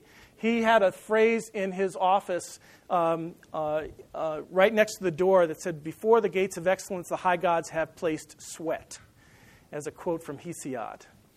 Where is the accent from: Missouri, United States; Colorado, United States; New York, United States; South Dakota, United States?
New York, United States; Westbury; I was born in New York City in 1954 to a German-American woman, an African-American father, and was put up for adoption in 1954 and was adopted a month after that as a month-old child and raised in a place called Westbury, New York.